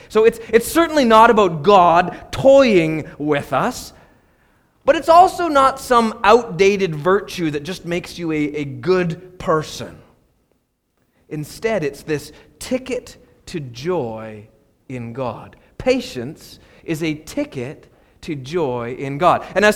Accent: Prince George, British Columbia, Canada; So I grew up here in Prince George, and my grandparents on both sides, one lived in Vancouver and the other one lived in Kelowna

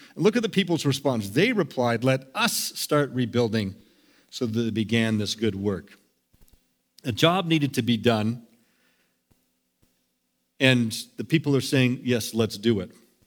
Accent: Scotland, United Kingdom; I'm from Scotland and sort of have some Celtic background

